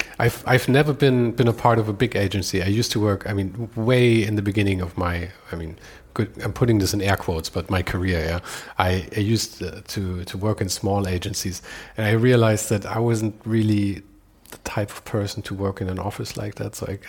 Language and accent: English; Munich, Bavaria, Germany; Because like you said, I'm from Munich.